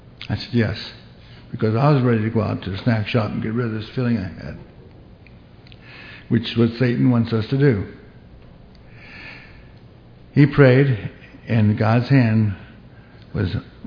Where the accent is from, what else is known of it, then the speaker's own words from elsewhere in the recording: Akron, Ohio, United States; I was raised in East Akron.